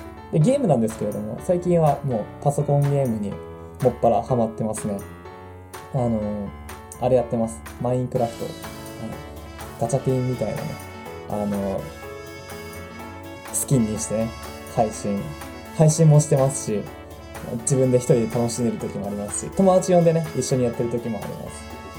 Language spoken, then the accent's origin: Japanese; Hokkaido, Japan; 北海道生まれ、北海道育ちの … 北海道住みの24歳の男の子です。